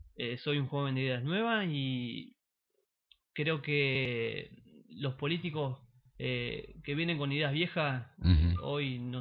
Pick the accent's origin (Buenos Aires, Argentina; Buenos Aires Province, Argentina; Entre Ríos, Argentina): Entre Ríos, Argentina; Concordia; Claro, claro. Más allá de, bueno, que soy de Concordia